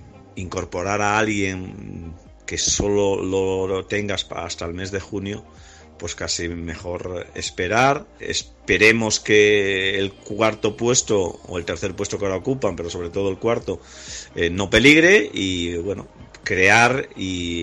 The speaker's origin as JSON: {"language": "Spanish", "town": "Sarria", "region": "Galicia", "country": "Spain", "said": "respondería pues a la gallega, que para algo soy gallego y de Sarria, provincia de Lugo."}